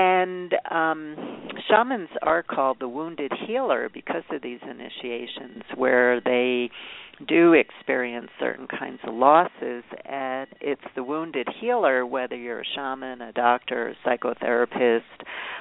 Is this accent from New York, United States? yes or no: yes; Brooklyn, New York, United States; I had one of those when I was growing up in Brooklyn, and I'm only 62 years old